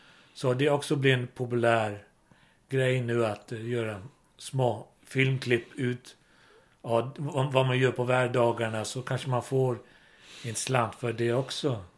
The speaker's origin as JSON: {"language": "Swedish", "town": "Klaksvik", "country": "Faroe Islands", "tie": "born or raised there", "second_language": "Swedish", "said": "från min hemstad Klaksvik"}